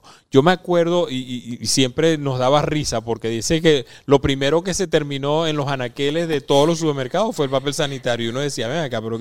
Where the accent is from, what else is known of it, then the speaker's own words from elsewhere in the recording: Venezuela; en los países nuestros, nosotros que somos venezolanos